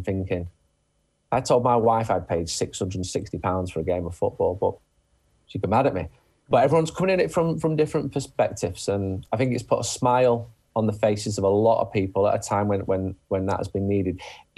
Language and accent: English; Manchester, North West England, United Kingdom; England to win, because I'm from Manchester, which is obviously the first city of England.